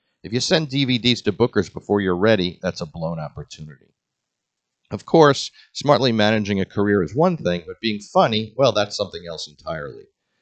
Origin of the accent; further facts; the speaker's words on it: Scarsdale, New York, United States; Growing up in New York City in Scarsdale. As city kids, we didn't play the normal kid games.